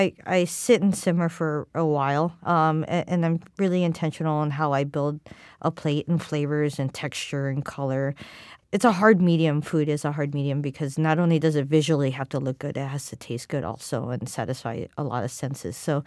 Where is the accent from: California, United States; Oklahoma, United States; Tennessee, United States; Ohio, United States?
California, United States; being an Asian American kid growing up in California, whatever that comes out of me is, it comes out on a plate.